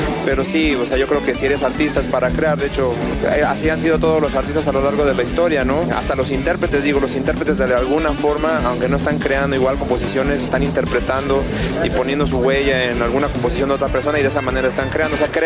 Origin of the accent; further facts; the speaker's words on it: Mexico; soy guitarrista mexicano con mucho orgullo.